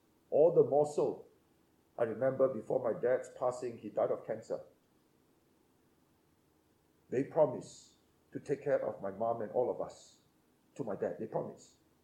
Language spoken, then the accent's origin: English; Seremban, Negeri Sembilan, Malaysia; When we were growing up in Seremban, my dad was a multi-millionaire